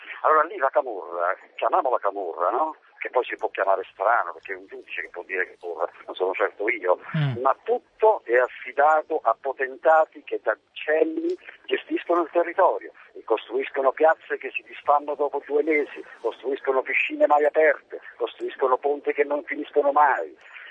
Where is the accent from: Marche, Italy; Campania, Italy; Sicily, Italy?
Campania, Italy; Caserta; io sono di Caserta